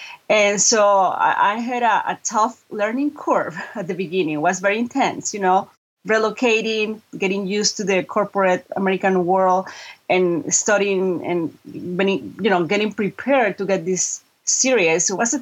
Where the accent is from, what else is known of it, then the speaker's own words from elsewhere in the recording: Mexico; English is a second language; I'm 100% Mexican. I was born and raised in Mexico. I went to university there.